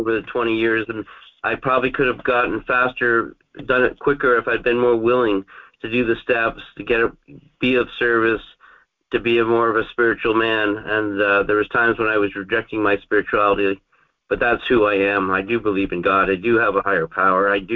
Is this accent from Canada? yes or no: yes; Ontario, Canada; Like I said, I was from Ontario, Canada.